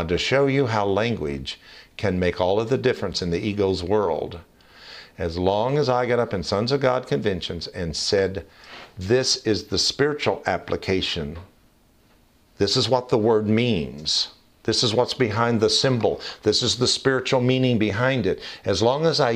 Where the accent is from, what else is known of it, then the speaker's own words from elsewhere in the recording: the South, United States; I was raised in the South, with a father who not only did not believe Catholics were Christians